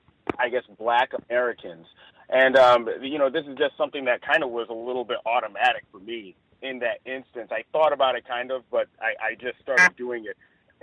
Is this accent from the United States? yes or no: no; Nigeria; accent: Nigerian; I turned on my Nigerian accent extra thick to kind of, I guess, differentiate myself from the other gentlemen that were located inside the house.